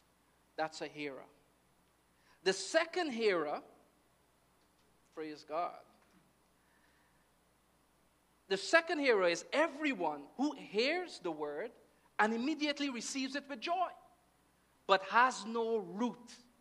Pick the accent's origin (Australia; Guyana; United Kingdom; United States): Guyana; moved away; also born or lived in Bahamas; I remember when I went to the Bahamas, and we moved from Guyana to the Bahamas, and the guys had an accent.